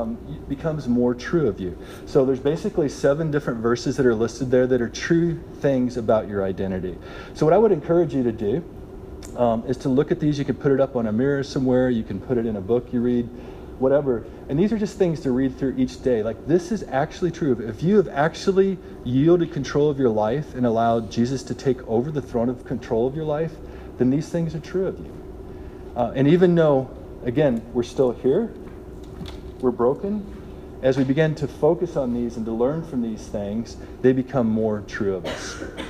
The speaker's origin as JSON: {"language": "English", "region": "Indiana", "country": "United States", "tie": "born or raised there", "said": "I grew up in Southern Indiana. There is a vast difference, let me tell you, between Southern Indiana and California."}